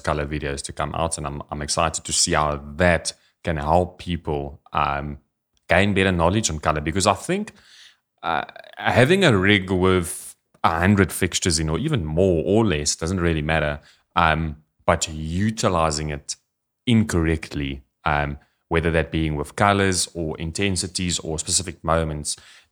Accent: South Africa; I'm based in South Africa, if you haven't found out with my accent yet

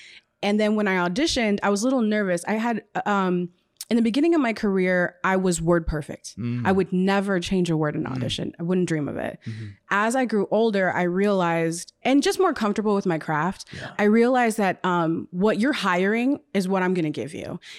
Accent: Orlando, Florida, United States; And I'm like, I'm from Orlando.

